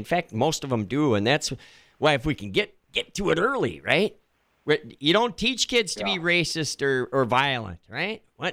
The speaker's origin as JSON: {"language": "English", "town": "Stoughton", "region": "Wisconsin", "country": "United States", "tie": "born or raised there", "said": "I grew up in Stoughton, dude. Come on, 60s, 70s, you know."}